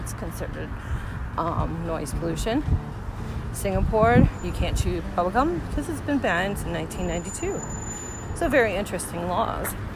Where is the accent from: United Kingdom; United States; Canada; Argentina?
Canada; So I'm from Canada, so let's see what I am breaking.